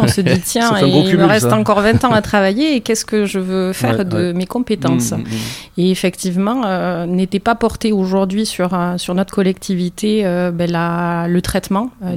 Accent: Dax, Nouvelle-Aquitaine, France; j'ai 43 ans, 3 enfants, je suis native du Grand Dax, je suis née à Dax et comme je le dis souvent, je pense que je mourrai ici.

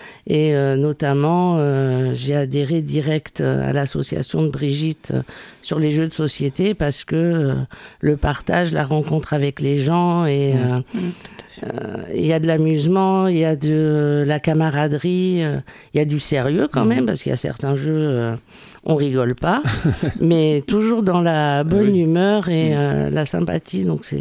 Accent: Centre-Val de Loire, France; now in Landes, France; je suis originaire du Berry.

